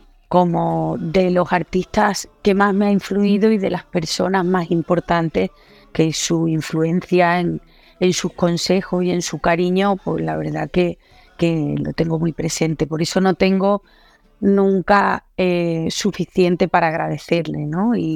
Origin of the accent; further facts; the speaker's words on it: Cádiz, Andalusia, Spain; porque somos gaditanos y vivimos como vosotros, con el mar, rodeados de mar.